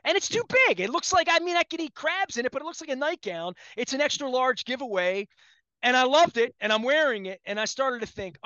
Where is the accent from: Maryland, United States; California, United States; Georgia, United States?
Maryland, United States; Dundalk; I'm like, I'm cheapskate from Dundalk.